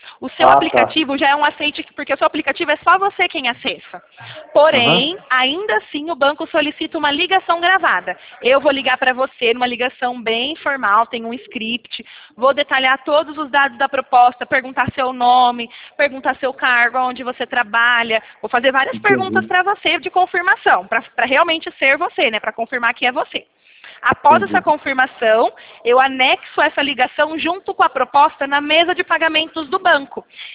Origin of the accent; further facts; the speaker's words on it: São Paulo, Brazil; Eu sou do interior de São Paulo. Eu fico num escritório na cidade de Limeira.